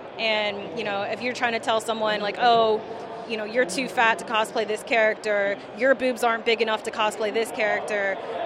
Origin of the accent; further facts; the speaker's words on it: Virginia Beach, Virginia, United States; I'm a cosplayer from Virginia Beach, Virginia. I'm dressed as Psylocke from the X-Men. I'm half Filipino and half white.